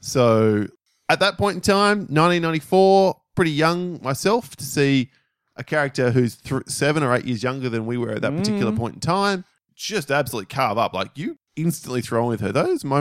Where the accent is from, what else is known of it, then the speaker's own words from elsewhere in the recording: Australia; I'm from Australia.